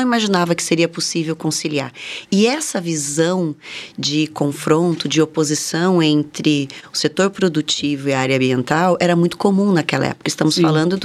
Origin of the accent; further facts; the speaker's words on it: Alta Floresta, Mato Grosso, Brazil; Exatamente, mato-grossense de Alta Floresta, porção amazônica do estado de Mato Grosso.